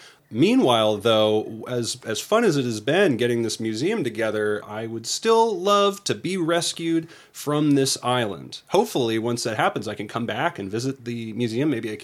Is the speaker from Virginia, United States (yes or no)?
yes; Virginia Beach, Virginia, United States; I'm from Virginia Beach myself.